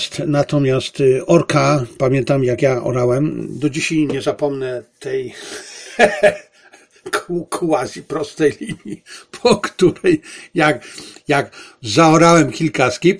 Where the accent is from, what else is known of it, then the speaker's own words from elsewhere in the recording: Bielcza, Lesser Poland, Poland; jestem wieśniakiem, pochodzę z jednej wsi, moja rodzina pochodzi z jednej wsi Bielcza pod Tarnowem, koło Tarnowa, niedaleko Brzeska. To chyba był kiedyś powiat Brzesko-Okocim.